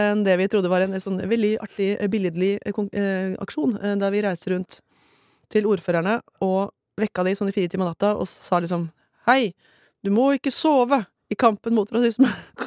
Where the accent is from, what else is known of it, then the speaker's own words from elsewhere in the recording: Hamar, Innlandet, Norway; Jeg vokste opp på Hamar, nabobyen til Brumunddalen.